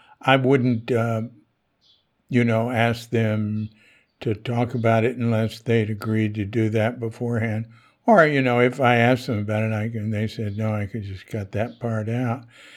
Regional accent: Texas, United States; I'm from Texas, and I was taught growing up to brag.

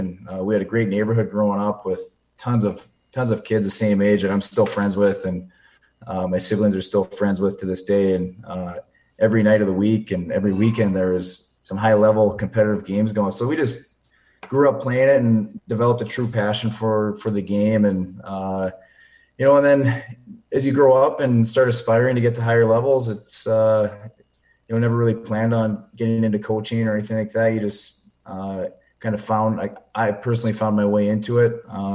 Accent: Grand Forks, North Dakota, United States; Growing up in Grand Forks, that's what everyone does. Everyone plays hockey.

